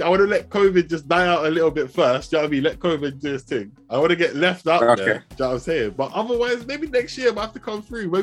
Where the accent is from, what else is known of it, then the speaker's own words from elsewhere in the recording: Ibadan, Oyo, Nigeria; I'm from Ibadan.